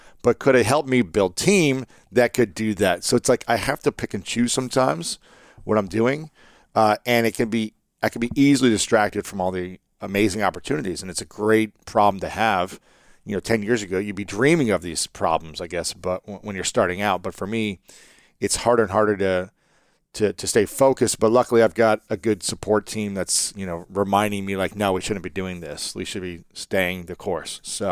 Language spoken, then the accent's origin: English; Ohio, United States; I'm from America. I'm from Ohio. I'm from this city.